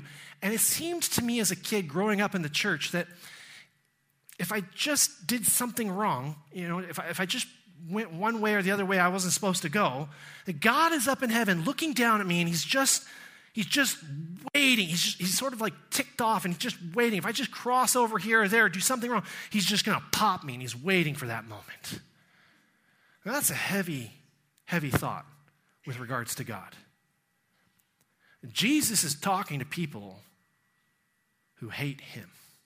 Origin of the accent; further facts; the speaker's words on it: Texas, United States; you know I'm American, and I was raised in Texas, and that means I was raised Southern Baptist.